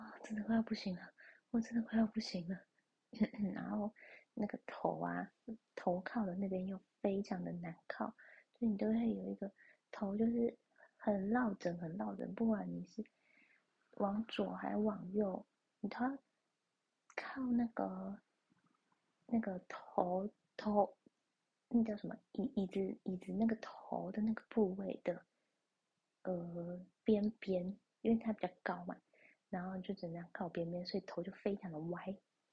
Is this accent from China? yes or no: no; Kaohsiung, Taiwan; 我觉得虽然那个我们高雄老家是高雄人